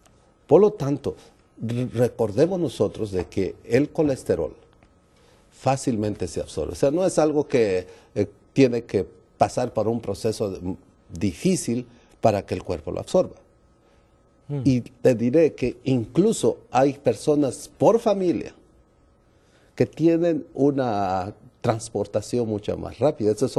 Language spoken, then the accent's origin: Spanish; Peru; Ahora, lo que es Perú, yo soy de Perú y mando un saludo a mis queridos paisanos de Perú